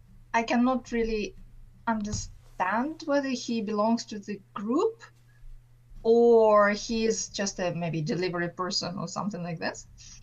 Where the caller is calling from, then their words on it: Japan; I'm calling you from Japan. It's just 1 hour difference at the moment with Tasmania